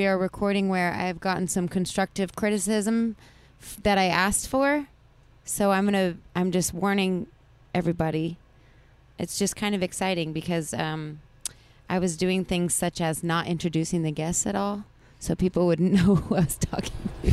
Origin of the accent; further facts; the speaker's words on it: New Mexico, United States; in Red River, New Mexico, my home state